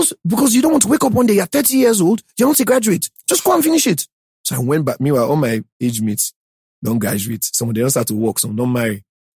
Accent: Sapele, Delta, Nigeria; also born or lived in Ughelli / Warri / Benin City; you know, I grew up in Sapele, Ugeli, Wari, Bini.

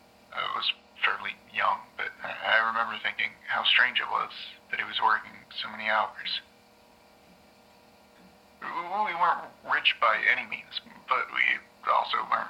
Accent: Bangor, Maine, United States; Well, I was born and raised in Bangor.

